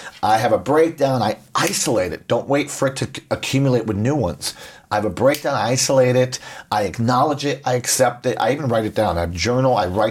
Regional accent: Puerto Rico; I grew up in Puerto Rico. We're Latin. We're passionate.

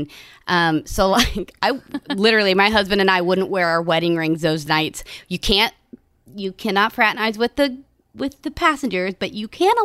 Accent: Missouri, United States; also born or lived in Colorado; So I was born in Colorado, but my parents moved to Missouri when I was a year and a half, 2 years old, to go to a Bible school.

